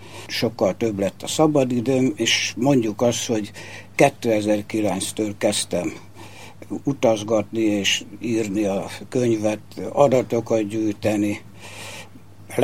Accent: Visznek, Heves, Hungary; Először is én is a Szent László pártfogásába ajánlott magyar faluba születtem, Visznek községbe, Jászárok szállás mellett. Ott kereszteltek, bérmáltak, ott minisztráltam 15 éves koromig.

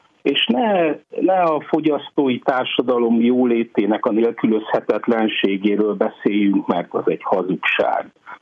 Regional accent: Hungary; akkor még jobban megörült, nem csak annak, hogy magyarként itt vagyok, hanem annak is, hogy szentsírosként is

